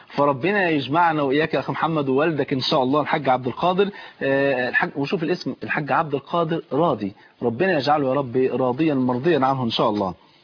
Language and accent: Arabic; Egypt; بس عندنا في مصر